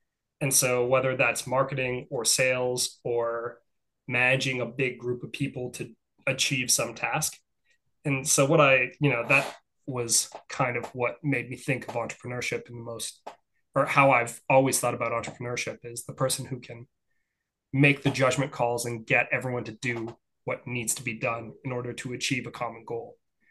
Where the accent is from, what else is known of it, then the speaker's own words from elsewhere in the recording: Thunder Bay, Ontario, Canada; I grew up in a place called Thunder Bay, Ontario, in Canada. It's a small city of 100,000 people, and the next closest city in each direction is at least 8 hours by car.